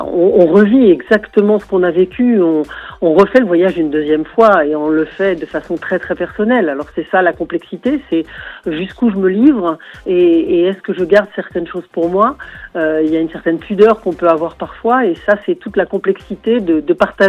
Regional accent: Brittany, France; Et même si je vais m'aventurer dans le Nord, puisque moi je suis du Finistère Sud

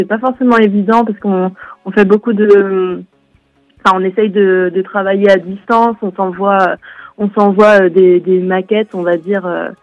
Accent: Brittany, France; En fait, non, on n'est pas originaire de Lannion, on a grandi plutôt en Centre-Bretagne.

